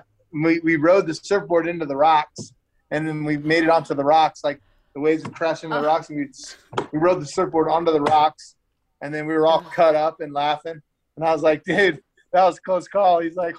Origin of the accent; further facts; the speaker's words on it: Las Vegas, Nevada, United States; but I'm from Vegas and that's what we live on.